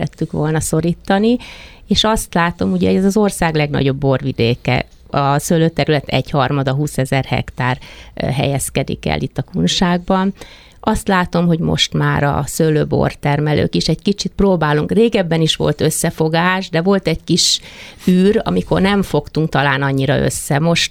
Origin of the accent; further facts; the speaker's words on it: Érd, Pest, Hungary; born there; Mi véletlenül kerültünk ide, mert én érdi születésű vagyok